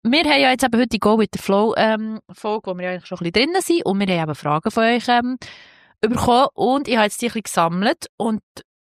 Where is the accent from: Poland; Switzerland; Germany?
Switzerland; bei uns in der Schweiz